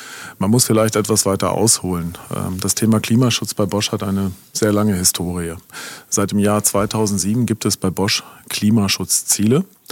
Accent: Baden-Württemberg, Germany; dann muss ich als Schwabe die Energie auch nicht bezahlen.

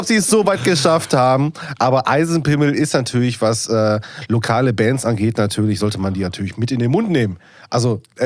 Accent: Duisburg, North Rhine-Westphalia, Germany; born there; Und ich als gebürtiger Duisburger

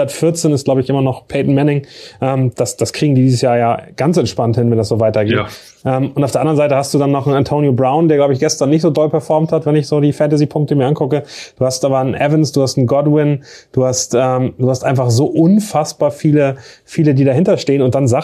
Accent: Hamburg, Germany; als Hamburger

